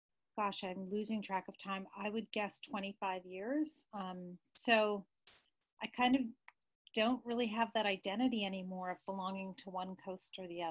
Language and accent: English; Westchester County, New York, United States; I was born in Stuyvesant Town in New York City, and grew up in Westchester County, right outside New York City.